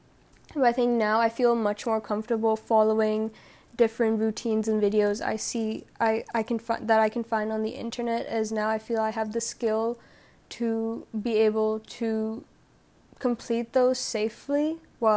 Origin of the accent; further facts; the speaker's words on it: India; since I'm from India